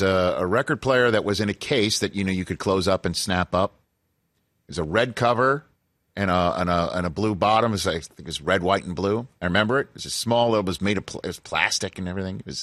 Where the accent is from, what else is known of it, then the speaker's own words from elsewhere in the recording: Staten Island, New York, United States; When I was growing up in Staten Island, New York